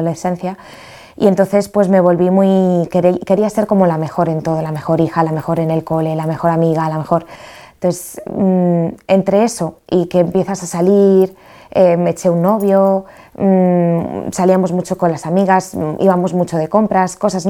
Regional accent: Madrid, Community of Madrid, Spain; now in Cartagena, Spain; tengo 30 años y soy de Madrid. Y bueno, pues tengo mi padre y mi hermana, y porque mi madre falleció. Y bueno, estoy viviendo en Cartagena desde hace 2 años.

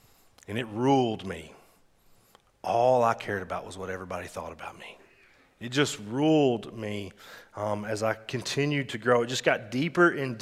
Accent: Arkansas, United States; I'm from Arkansas, right? So that's what we do. Sorry if you're from Arkansas. I mean, hey, I love being from Arkansas.

